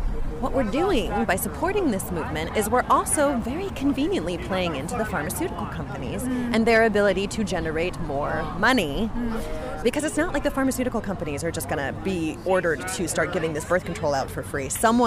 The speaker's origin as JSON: {"language": "English", "region": "New York", "country": "United States", "said": "You know, I'm a New Yorker."}